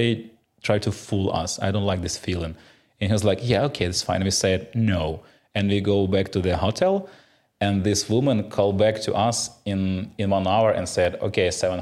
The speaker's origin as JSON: {"language": "English", "country": "Ukraine", "second_language": "English", "lives_now": "United States", "said": "I'm sorry, I'm from Ukraine. I don't understand what you want."}